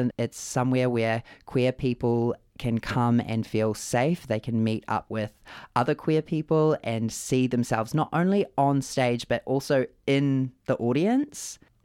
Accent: Waipukurau, Hawke's Bay, New Zealand; I grew up in Waipukoro, which is a farming community in central Hawke's Bay

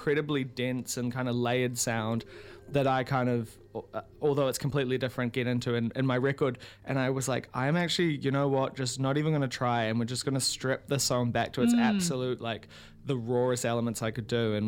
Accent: New Zealand; the number one thing I want to represent is myself as a New Zealander

